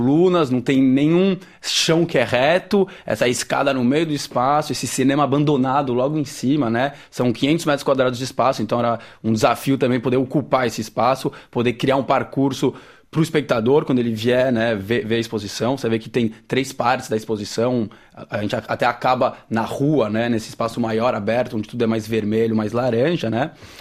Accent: São Paulo, Brazil; also born or lived in Paris, France; Eu nasci aqui em Paris, meu pai é italiano, minha mãe é brasileira. Morei 6 anos em Paris, até os 6. E voltamos para São Paulo, onde fiz meus estudos até o final, né, dos 6 aos 18 anos.

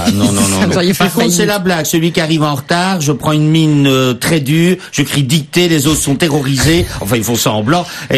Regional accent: Belgium; Alors c'est un peu en tant que Belge, parce qu'en Belgique ça serait impensable

